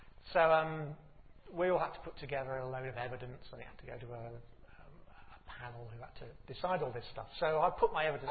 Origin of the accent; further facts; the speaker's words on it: United Kingdom; I mean, we're British, I'm going to say.